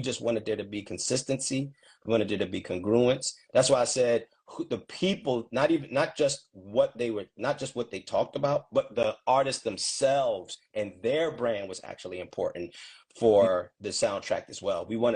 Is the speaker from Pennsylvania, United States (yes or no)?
yes; Philadelphia, Pennsylvania, United States; which people know that I'm from Philly